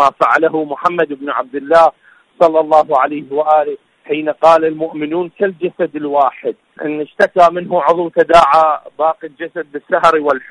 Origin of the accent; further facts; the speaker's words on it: Iraq; من العراق، وشكرا جزيلا لكم للاستضافة